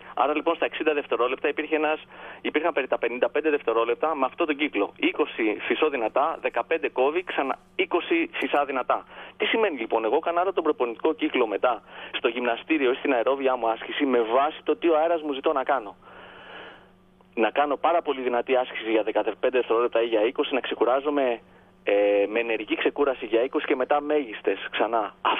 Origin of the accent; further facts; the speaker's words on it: Greece; αυτές τις ευκαιρίες που δεν μου έδωσε η πατρίδα μου, αλλά μου έδωσε τον άνεμο, μου έδωσε το κύμα, αυτό καταπληκτικό Αιγαίο